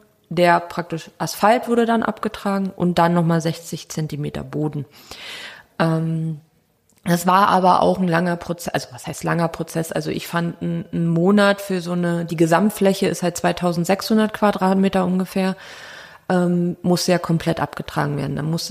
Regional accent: Brandenburg, Germany; wir sind hier in Franken, ich bin aus Brandenburg

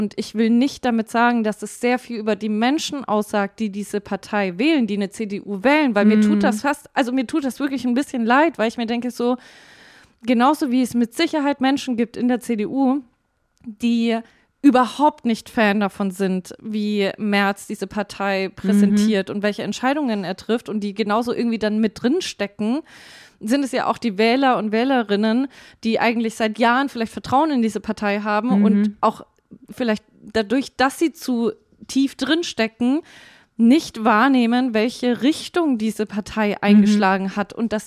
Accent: Bavaria, Germany; ich komme aus Bayern

